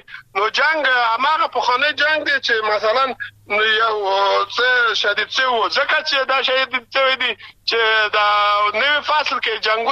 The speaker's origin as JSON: {"language": "Pashto", "country": "Afghanistan", "said": "مونږ تاسو خو د افغانستان خلک یو،"}